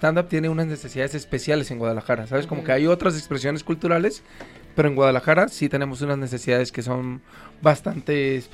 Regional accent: Colombia; moved away; Yo soy colombiano, ¿no? Entonces yo vengo de Colombia

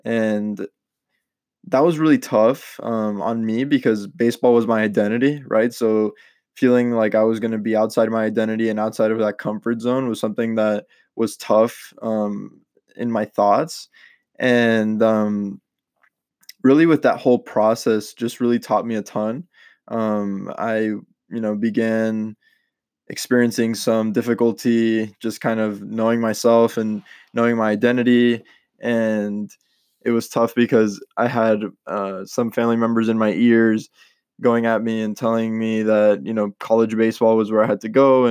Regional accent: Miami, Florida, United States; born there; So I was born in Miami, Florida, and I am originally from a Colombian descent.

